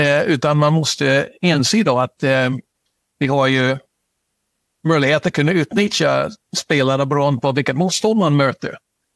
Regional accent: United States; Ja, eftersom vi är amerikaner vet ju hur det amerikanska fotbollssystemet ser ut

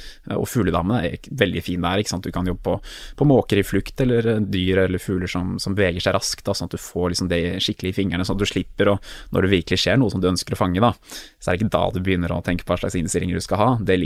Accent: Oslo, Norway; Jeg er født og oppvokst i Oslo

